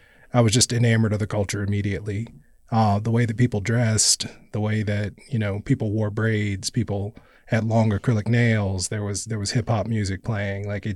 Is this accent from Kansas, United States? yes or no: yes; Kansas, United States; Yeah, I grew up in Kansas, so we would go to the American Royal. I remember it very well as a kid going there, but we never went to black rodeos.